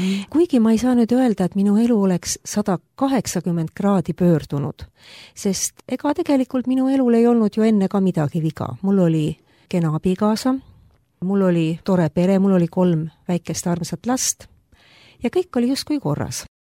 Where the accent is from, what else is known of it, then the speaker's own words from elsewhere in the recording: Tartu, Tartu County, Estonia; Mina olen põline Tartu tüdruk. Olen sündinud Tartus, kasvanud Tartus ja elan siiamaani Tartus. Minu pere ei olnud kristlik